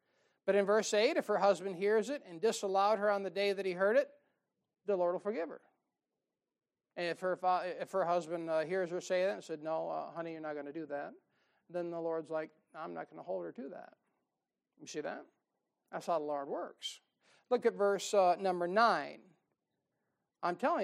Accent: United States; I'm American. You know what you're taught? Equal opportunity employment, right?

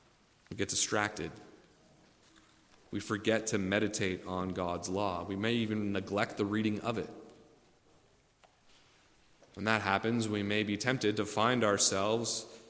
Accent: Ontario, Canada; but I grew up in Southern Ontario, Canada.

